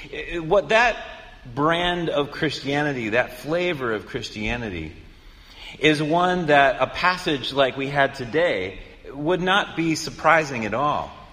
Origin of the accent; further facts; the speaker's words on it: St. Louis, Missouri, United States; I'm a St. Louisan.